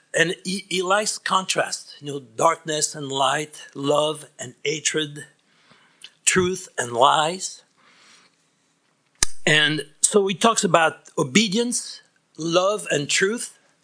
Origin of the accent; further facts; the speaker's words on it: Nice, Provence-Alpes-Côte d'Azur, France; English is a second language; Second, I'm from France. You know, you're going to exchange information, and then you'll ask me, where are you from in France? You know, I'm dark place on the French Riviera, you know, Nice.